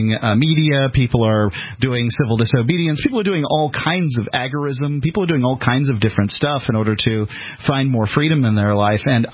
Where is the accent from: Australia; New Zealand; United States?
United States; Sarasota, Florida; now in New Hampshire, United States; I'm from Sarasota originally, and I moved up here about 8 years ago for the Free State Project.